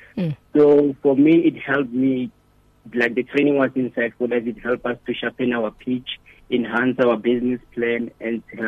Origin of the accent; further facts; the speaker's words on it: Rustenburg, North West, South Africa; now in Roodepoort, South Africa; Yeah, so I was raised in Rustenburg, but then we recently moved to Roodepoort.